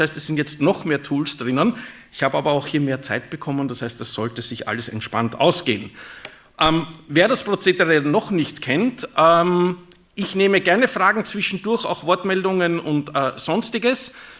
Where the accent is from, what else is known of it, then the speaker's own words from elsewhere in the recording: Vienna, Austria; Ich spreche Deutsch, auch wenn es vielleicht nicht so klingt. Ich komme aus Wien.